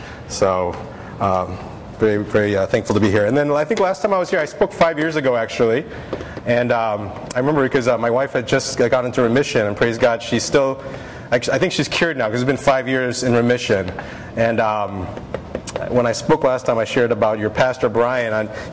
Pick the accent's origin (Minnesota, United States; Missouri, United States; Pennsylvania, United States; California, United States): Missouri, United States; St. Louis; I'm from St. Louis, so I'm a diehard Cardinals fan.